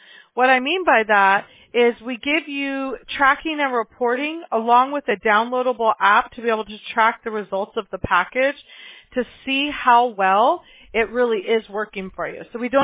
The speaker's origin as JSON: {"language": "English", "town": "Apple Valley", "region": "California", "country": "United States", "tie": "born or raised there", "lives_now": "Huntington Beach, United States", "said": "So I grew up in Apple Valley. And now I live in Huntington Beach, California"}